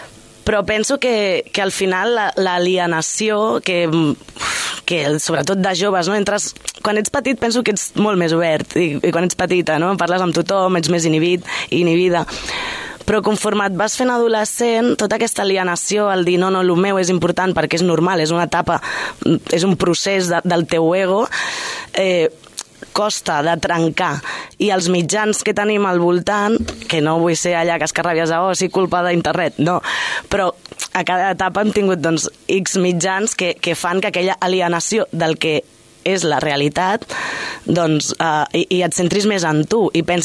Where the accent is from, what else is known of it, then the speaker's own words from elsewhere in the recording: Sabadell, Catalonia, Spain; jo sóc de Sol i Padrís, treballo a Torre Romeu i he treballat a Can Puigcener i a Barberà